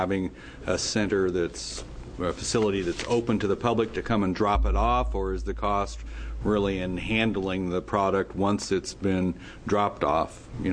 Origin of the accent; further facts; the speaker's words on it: Oregon, United States; I'm from Lane County, and they have a program there that is open twice a week